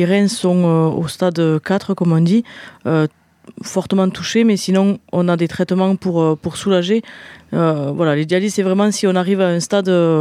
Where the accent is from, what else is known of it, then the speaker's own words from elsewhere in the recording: Cahuzac-sur-Vère, Occitanie, France; parce qu'on est natif de Cahuzac-sur-Vair.